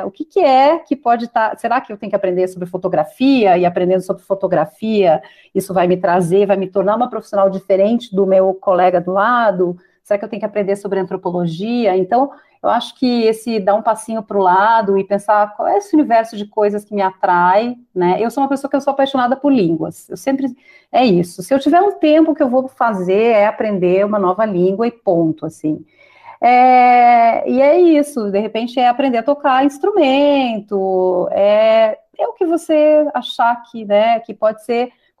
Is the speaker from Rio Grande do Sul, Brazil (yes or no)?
yes; Rio Grande do Sul, Brazil; accent: gaúcho; now in São Paulo, Brazil; Eu moro aqui há 13 anos, sou gaúcha, de repente já deu para ver pelo sotaque, cheguei aqui.